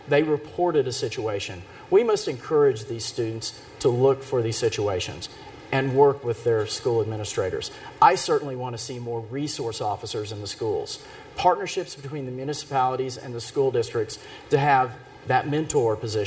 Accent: Rush Springs, Oklahoma, United States; We had a meeting in my hometown of Rush Springs.

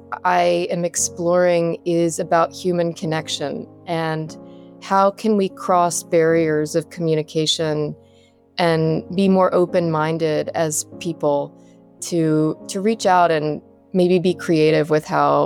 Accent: Appalachia, United States; someone growing up in the Appalachian region and wanting to get away, but yet always feeling a deep connection with it

